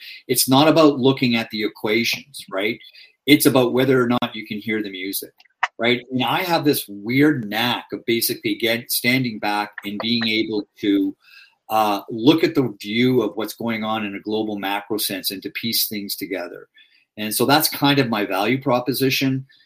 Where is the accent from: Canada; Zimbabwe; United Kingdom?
Canada; Toronto, Ontario; I grew up in Don Mills. So okay. I grew up in Don Mills. I grew up Don Valley Parkway in Lawrence Avenue.